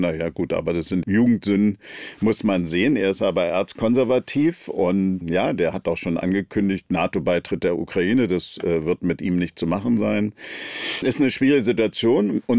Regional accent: Berlin, Germany; Also ich bin Berliner und bleibe Berliner.

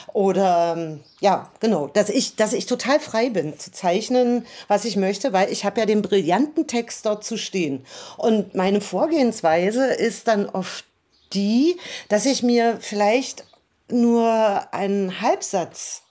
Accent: Germany; Also ich bin in der DDR zur Schule gegangen

